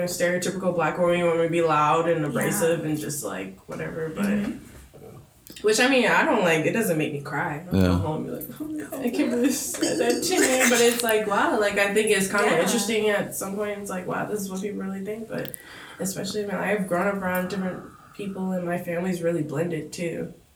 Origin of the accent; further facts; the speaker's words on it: Florida, United States; also born or lived in New York / Japan; because like when I was living in New York, I was there for 10 years because like I grew up in Florida. I was there for 3 years. I moved to Japan.